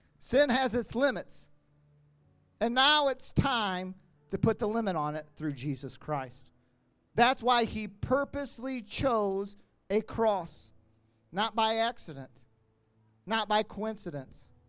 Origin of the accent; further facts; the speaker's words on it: Willard, United States; Pastor James and Bryson and the city of Willard and all of you for this opportunity to be in front of my hometown.